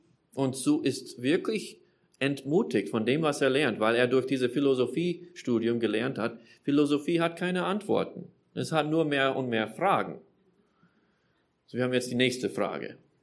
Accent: Germany; born there; ich bin auch Amerikaner, ich bin so ein Mischding, bin hier geboren

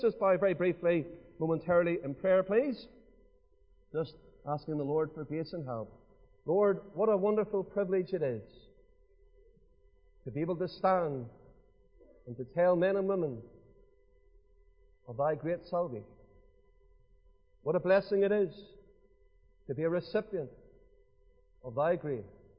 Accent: Lisburn, Northern Ireland, United Kingdom; I was born and brought up in Lisburn. That's where I've lived all of my life. Well, most of my life anyway.

